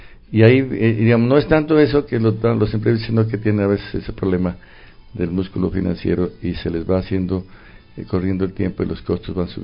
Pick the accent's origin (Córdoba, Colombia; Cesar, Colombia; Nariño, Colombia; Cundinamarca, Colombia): Nariño, Colombia; La Florida; Yo soy de la Florida, soy de esta región, ¿no? Tengo algunos familiares … acá en el tambo.